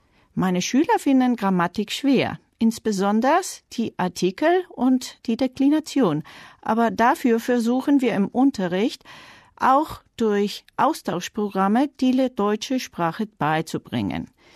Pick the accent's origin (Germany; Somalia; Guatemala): Guatemala; Guatemala City, Guatemala Department; ich komme aus der Hauptstadt Guatemala in Zentralamerika. Ich bin im Jahr 1967 geboren und ich habe an einer deutschen Schule im Ausland, nämlich Guatemala, mein deutsches Abitur absolviert. Danach habe ich in Deutschland eine Weiterbildung gemacht